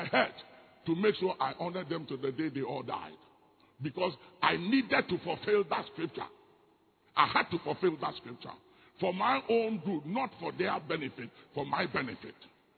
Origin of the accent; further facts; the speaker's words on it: Ghana; And as a matter of fact, I'm a Ghanaian. I come from another country and a different tribe and society.